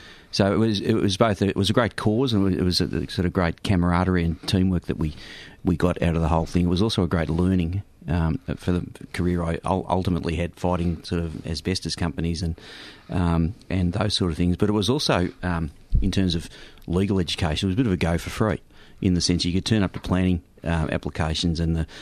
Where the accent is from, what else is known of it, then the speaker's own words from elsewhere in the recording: West Footscray, Victoria, Australia; I grew up in West Footscray